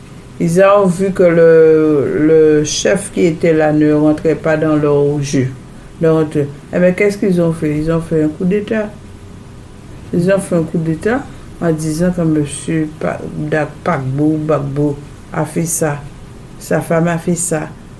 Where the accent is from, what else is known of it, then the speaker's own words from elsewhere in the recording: Guadeloupe; Je suis Guadeloupéenne française, je dis ça tout le temps. Je mets la Guadeloupe d'avant. Donc, je suis Guadeloupéenne apparentée française.